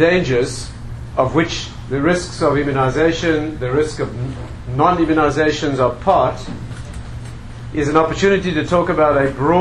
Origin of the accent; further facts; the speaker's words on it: South Africa; also born or lived in Israel; I was brought up in South Africa.